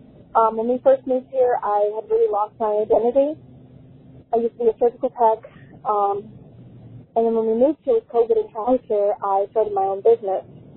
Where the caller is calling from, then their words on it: Phoenix, Arizona, United States; I'm from Phoenix, Arizona. We're stationed here right now.